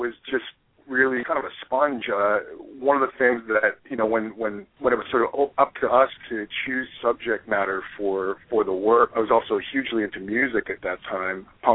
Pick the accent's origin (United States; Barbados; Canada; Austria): Canada; Edmonton, Alberta; I grew up in Edmonton, which is the probably the most populated northernmost city in the country.